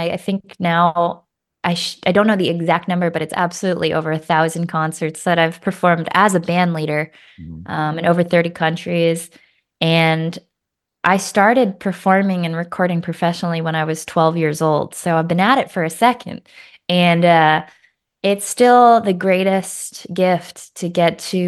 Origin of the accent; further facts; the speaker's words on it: Boston, Massachusetts, United States; And growing up in Boston, like, Sculler's Jazz Club was the spot, you know